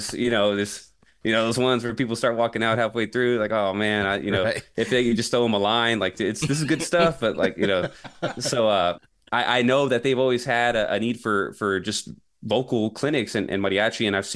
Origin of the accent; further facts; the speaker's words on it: San Marcos, Texas, United States; You know, like I said, I'm from San Marcos.